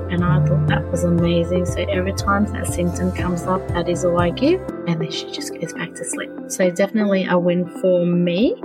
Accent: Perth, Western Australia, Australia; I'm from Perth, WA, Australia.

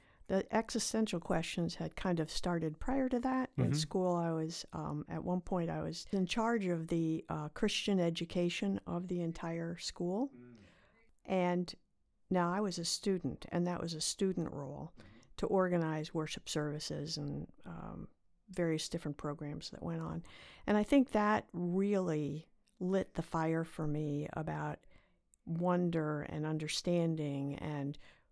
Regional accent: Northeast, United States; I grew up in the Northeast, in a wonderful church that had fabulous programs available.

